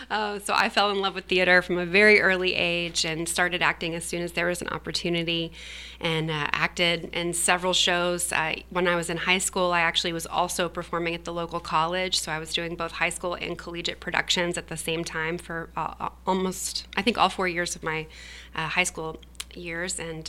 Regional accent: Louisiana, United States; also born or lived in Tennessee; I am. I was born in Louisiana and grew up there and ended up going to school in the South as well, and landed in Tennessee after I graduated, and really loved living there. I was in Nashville.

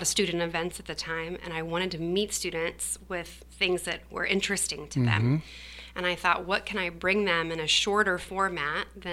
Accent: Louisiana, United States; also born or lived in Tennessee; I am. I was born in Louisiana and grew up there and ended up going to school in the South as well, and landed in Tennessee after I graduated, and really loved living there. I was in Nashville.

